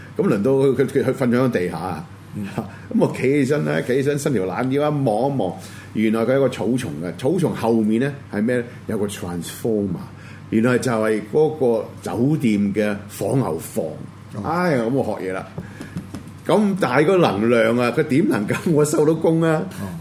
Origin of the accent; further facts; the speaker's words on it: China; 啊，有黑有白，有我哋中國人，亦都有、印度人